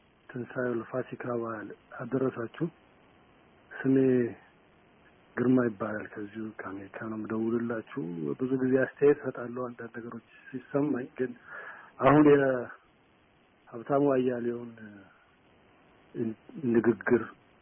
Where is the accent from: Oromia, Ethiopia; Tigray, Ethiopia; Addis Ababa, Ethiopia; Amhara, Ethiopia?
Addis Ababa, Ethiopia; የአዲስ አበባ ልጅ ነኝ።